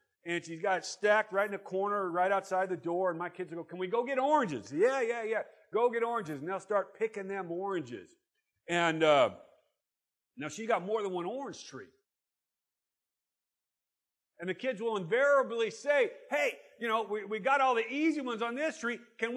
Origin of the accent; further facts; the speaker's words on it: Holtville, California, United States; also born or lived in Fresno; Grew up in, until I was 10, I grew up in Holtville by El Centro. How many of you know El Centro is hot? Hot, man. We moved to Fresno